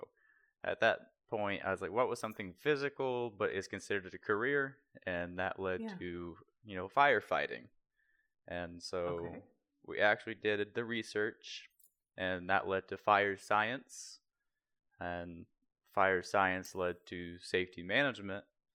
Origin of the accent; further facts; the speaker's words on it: Indiana, United States; which happened to be about 35 minutes outside of where my hometown was.